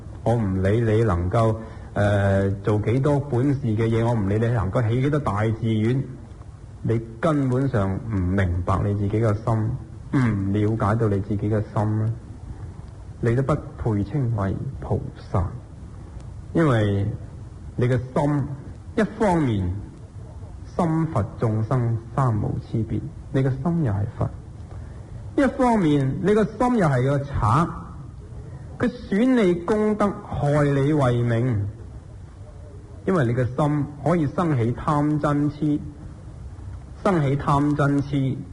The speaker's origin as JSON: {"language": "Cantonese", "region": "Guangdong", "country": "China", "said": "我们广东人"}